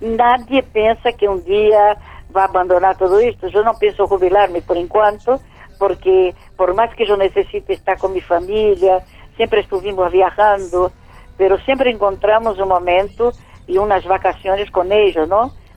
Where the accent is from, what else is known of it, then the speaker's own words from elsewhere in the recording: Salvador, Bahia, Brazil; Spanish is a second language; Yo todavía seguí en Bahía, mi tierra, ¿no?